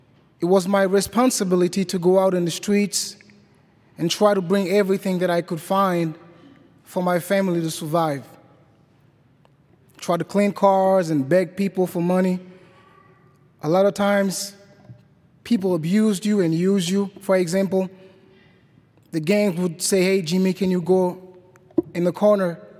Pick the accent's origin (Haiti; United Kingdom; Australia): Haiti; Ouest; I'm from Haiti. I was born and raised in the most violent slums of Haiti, named Cité Soleil. It's a place of hunger, it's a place of misery, it's a place of violence.